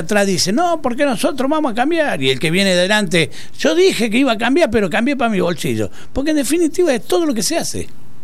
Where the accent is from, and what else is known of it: Argentina